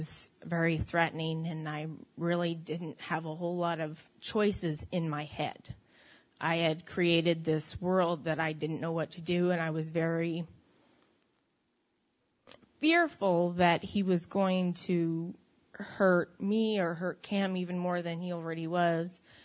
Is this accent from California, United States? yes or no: yes; California, United States; I grew up in Northern California with my mother and my father. I was raised in an Assembly of God church.